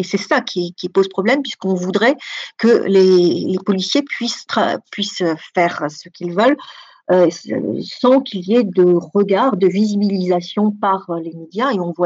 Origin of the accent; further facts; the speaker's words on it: New Caledonia; Et moi, je viens de Nouvelle-Calédonie